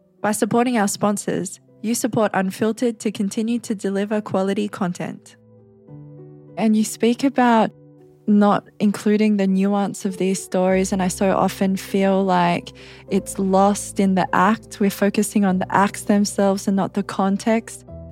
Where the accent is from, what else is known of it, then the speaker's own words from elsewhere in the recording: Australia; my home country, Australia.